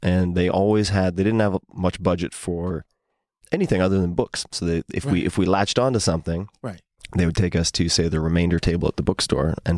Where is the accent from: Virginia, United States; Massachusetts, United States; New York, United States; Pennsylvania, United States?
New York, United States; I was born and raised on Long Island.